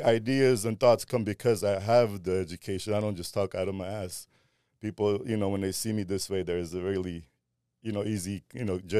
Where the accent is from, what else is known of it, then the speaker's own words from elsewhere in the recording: Armenia; now in United States; coming to America for a bigger future, from Armenia. So the whole perspective of, you know, growing up in Armenia was the Christian community where it's family, morals, respect, you know, the way we were raised.